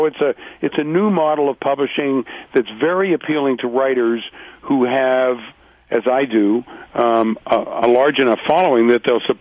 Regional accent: Canada; born there; also born or lived in United States; I was born in Canada. Yeah, I live in Canada. I've lived in the U.S. most of my life, but I was born in Canada.

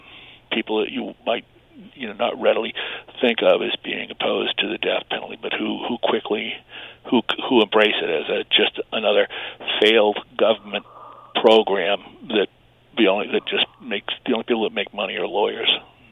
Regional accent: New Hampshire, United States; I'm from New Hampshire, and as you know, we're kind of conservative and quirky.

